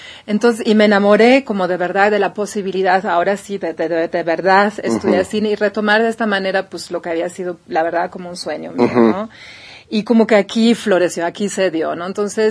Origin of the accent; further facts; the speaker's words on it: Heidelberg, Baden-Württemberg, Germany; Spanish is a second language; also born or lived in Berlin; soy de Heidelberg, ¿no?